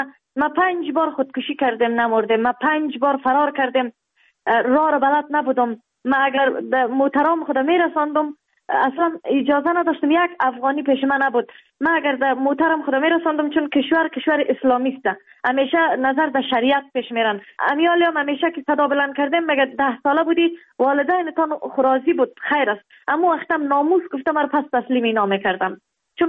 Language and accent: Persian; Kabul, Afghanistan; also born or lived in Baghlan; در افغانستان در ولایت بغلان در دنیا آمدیم. جاغری بود، از اونجا آمدیم کابل. 6 ساله بودم، مکتب شامل شدم،